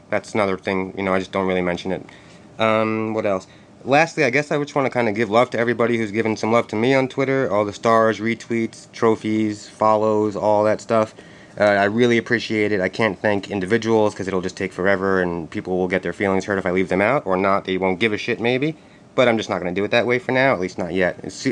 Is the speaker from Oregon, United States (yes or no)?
no; New York City, New York, United States; also born or lived in New Jersey; I'm from New York City, not upstate or anything like that. I'm from Manhattan. I've lived here since about 2001. Before that, I was born in Brooklyn, New York, moved to New Jersey when I was about 9